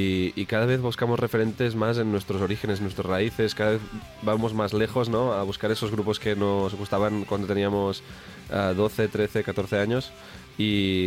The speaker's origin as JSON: {"language": "Spanish", "town": "Figueres", "region": "Catalonia", "country": "Spain", "said": "y yo soy de Figueras."}